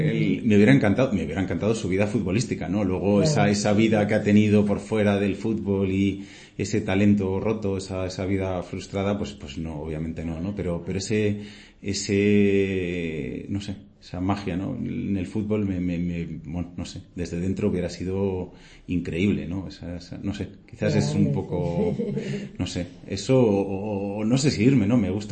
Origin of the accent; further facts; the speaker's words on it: Asturias, Spain; moved away as an adult; now in Madrid, Spain; Me apetecía mucho salir de mi tierra, yo soy asturiano